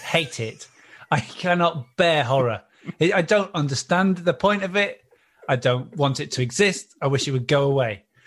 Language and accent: English; Manchester, North West England, United Kingdom; I did not. I grew up in Manchester, yeah.